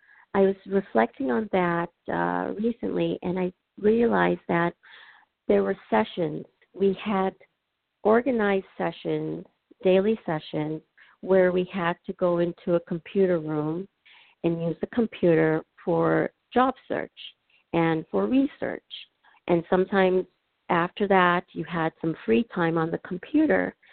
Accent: Chicago, Illinois, United States; also born or lived in Kingston, Jamaica; Well, I hail from the island of Kingston, Jamaica, and I grew up in Chicago. I was raised by a single mom who was extraordinary.

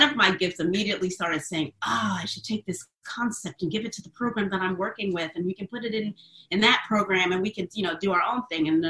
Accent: Trenton, New Jersey, United States; also born or lived in Bogalusa, Louisiana; now in Atlanta, United States; I currently live in Atlanta. I've been here for about 7 years. I was born in Bugaloosa, Louisiana. I want to give a shout out to Bugaloosa, and raised in Trenton, New Jersey.

